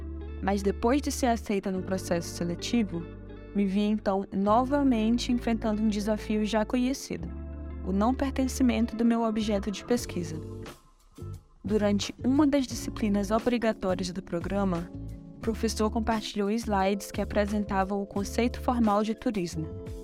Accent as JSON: {"language": "Portuguese", "town": "São Luís", "region": "Maranhão", "country": "Brazil", "tie": "born or raised there", "said": "tenho 31 anos e nasci em São Luís, no Maranhão, onde morei maior parte da minha vida."}